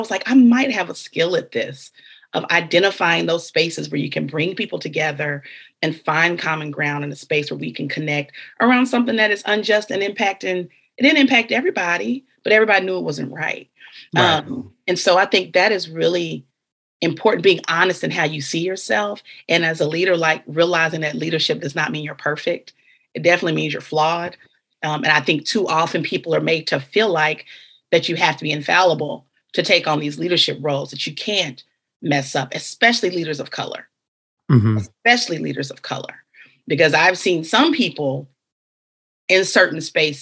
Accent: Alabama, United States; also born or lived in Kentucky, United States; I was born in Kentucky, grew up in Alabama. I live in South Carolina.

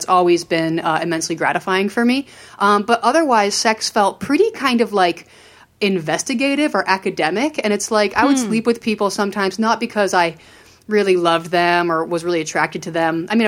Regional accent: Vermont, United States; also born or lived in Maryland; So I grew up in Maryland until I was about 8, and then I moved to rural Vermont.

